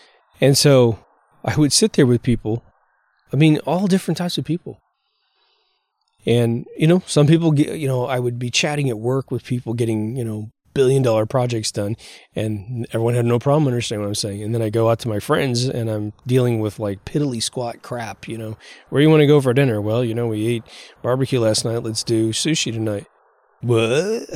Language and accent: English; Kansas, United States; I come from Kansas. Well, we're not real rich in Kansas.